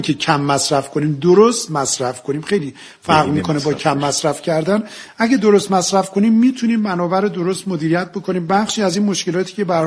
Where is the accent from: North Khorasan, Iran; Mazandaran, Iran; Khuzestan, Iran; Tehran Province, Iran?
Tehran Province, Iran; Tehran; ما از برخره کودکی در شهر تهران بزرگ شدیم